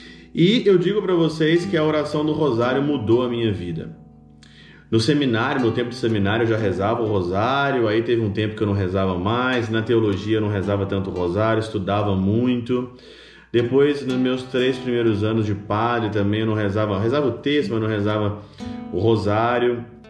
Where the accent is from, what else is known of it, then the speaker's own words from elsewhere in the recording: Ouro Branco, Minas Gerais, Brazil; Ouro Branco, Minas Gerais, Brasil. Minha cidade natal, onde fui criado, onde que eu fui ordenado.